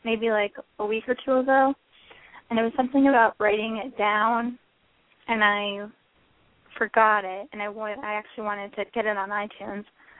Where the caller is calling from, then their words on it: New Jersey, United States; New Jersey.